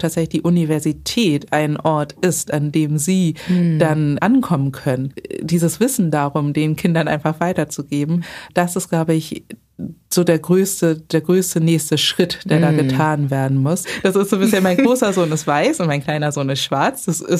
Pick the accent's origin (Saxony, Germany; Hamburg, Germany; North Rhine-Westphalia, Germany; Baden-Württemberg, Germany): Hamburg, Germany; Eidelstedt; also born or lived in Barmbek; aufgewachsen bin ich tatsächlich in Eidelstedt und geboren wurde ich in Barmbek. Und da wohnte ich nur, glaube ich, so die ersten 2, 3 Jahre meines Lebens.